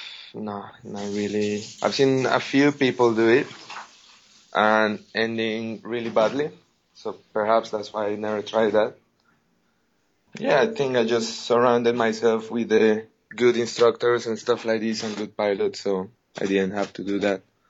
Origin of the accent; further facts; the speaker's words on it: Colombia; English is a second language; now in Interlaken, Switzerland; I'm from Colombia. I fly for England and I live in Switzerland. Yeah, I'm a tandem pilot in Interlaken